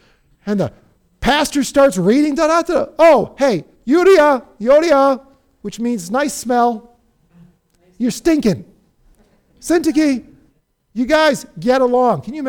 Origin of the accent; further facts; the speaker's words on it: United States; And I love being an American.